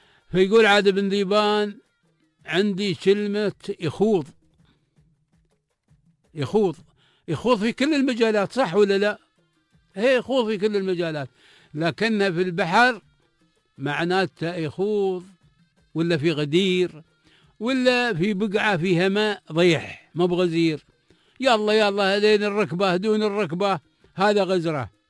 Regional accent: United Arab Emirates; عندنا في الإمارات

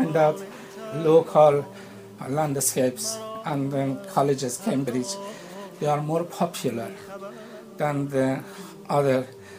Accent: North Khorasan, Iran; born there; English is a second language; I was born in Ujnar in the northeast of Iran in 1948.

